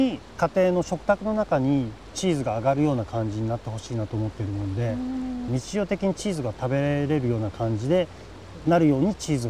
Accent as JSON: {"language": "Japanese", "region": "Oita", "country": "Japan", "tie": "born or raised there", "said": "湯布岳が見えるところが僕のふるさとっていうのをそこから感じるようにはなりました。"}